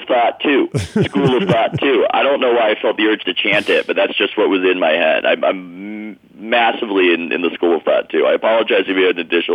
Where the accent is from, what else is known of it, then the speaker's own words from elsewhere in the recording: San Diego, California, United States; knowing what I know of growing up in San Diego and Southern California in general, nobody leaves